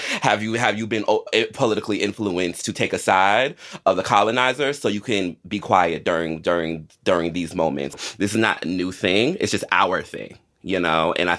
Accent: United States; being an American

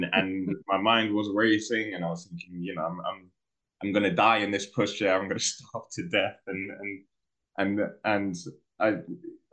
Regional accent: Peckham, London, United Kingdom; I grew up in Peckham at a time before Sour Bread and Smashed Abbo, where there was like, you know, there was a bit of a stigma, you know, to growing up, especially I grew up in the North Peckham estate

